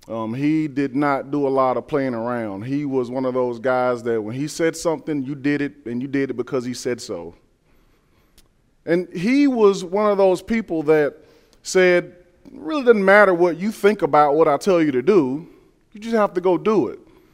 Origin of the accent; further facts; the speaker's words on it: Georgia, United States; I was born and raised in South Georgia. I grew up in a southern household, really small town.